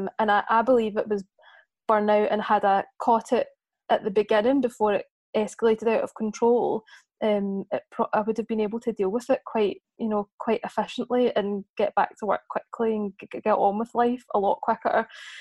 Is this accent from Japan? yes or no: no; Glasgow, Scotland, United Kingdom; now in Birmingham, United Kingdom; I'm from Glasgow originally, but I've lived in Birmingham since 2016.